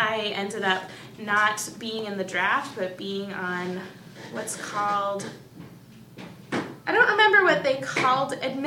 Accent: Canada; also born or lived in United States; I did spend 18 years growing up in Canada, but I was born in the States before that. We emigrated when I was 1.5. And then in the last 7 years, I have spent at least one of each of those years living in 5 different countries.

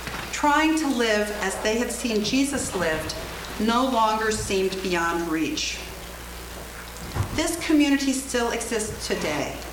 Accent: Valparaiso, Indiana, United States; I'm from Valparaiso, Indiana

